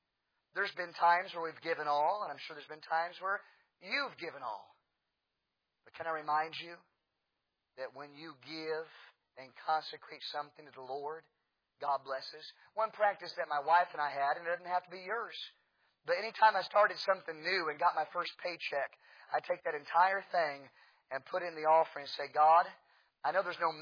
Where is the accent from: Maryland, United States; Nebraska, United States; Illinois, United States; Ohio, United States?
Illinois, United States; Peoria; Peoria, if you know Peoria, Illinois, which is my hometown, that's where Caterpillar headquarters